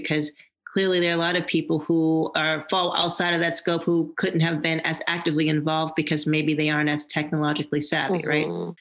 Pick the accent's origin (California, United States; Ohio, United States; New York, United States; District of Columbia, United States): District of Columbia, United States; Washington; especially because I'm a native Washingtonian. I'm from Washington, D.C. Mm-hmm. I grew up not that far from the Capitol.